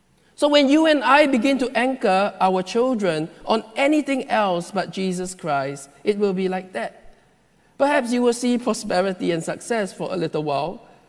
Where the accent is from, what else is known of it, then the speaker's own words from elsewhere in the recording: Singapore; growing up in Singapore, you and I know what the success story is like.